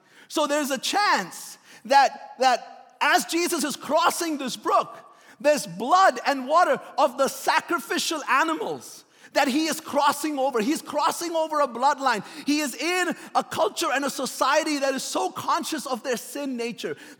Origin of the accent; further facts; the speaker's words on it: Bahrain; When we were like, I don't know, growing up in Bahrain